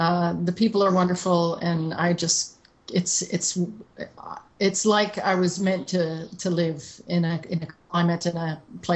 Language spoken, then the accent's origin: English; Saint John, New Brunswick, Canada; I'm from St. John, New Brunswick, and it was rainy there all